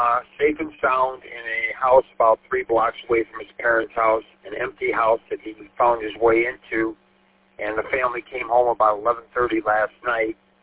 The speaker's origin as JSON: {"language": "English", "town": "St. Clair Shores", "region": "Michigan", "country": "United States", "lives_now": "Madison Heights, United States", "said": "and I'm originally from St. Clair Shores and Macomb County, I mean, all the way out to Chesterfield and all the little stops in between St. Clair Shores and Chesterfield."}